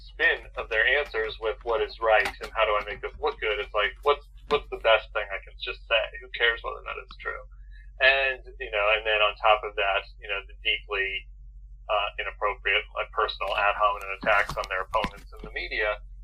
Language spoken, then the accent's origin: English; Colorado, United States; thought about creative ways to open up Colorado, which is my home state.